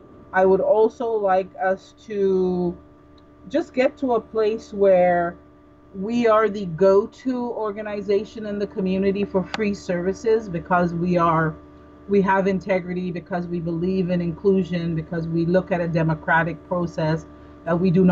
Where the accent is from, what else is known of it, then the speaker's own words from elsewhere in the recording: Canada; So I get 180 free days as a Canadian